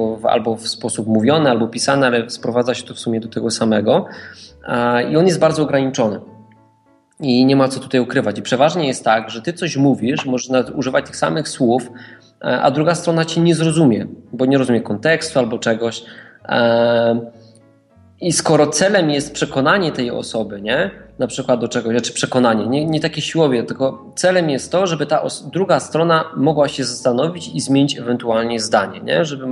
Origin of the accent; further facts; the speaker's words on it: Warsaw, Masovian Voivodeship, Poland; Jestem z Warszawy.